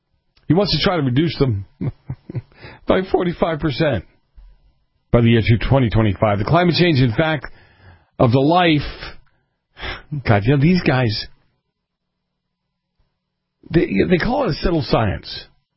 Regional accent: Boston, Massachusetts, United States; I grew up in Boston, you know, a cement jungle, if you would. Everything was brick and tar.

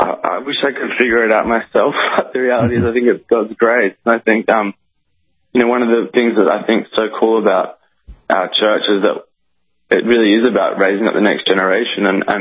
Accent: Australia; we're ordinary kids from Australia who were part of a youth ministry

